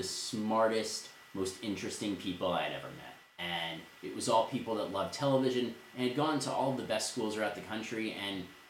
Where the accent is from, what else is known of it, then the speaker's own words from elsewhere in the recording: Connecticut, United States; So I'm from Connecticut, and I did my JD MBA at Quinnipiac.